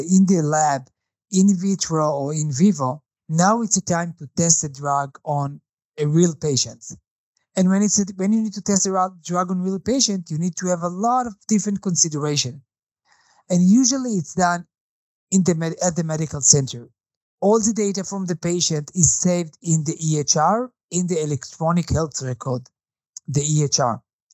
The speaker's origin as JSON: {"language": "English", "country": "Israel", "tie": "born or raised there", "second_language": "English", "moved": "yes", "lives_now": "Canada", "said": "So I was born in Canada. My family moved to Israel. I moved back to Canada."}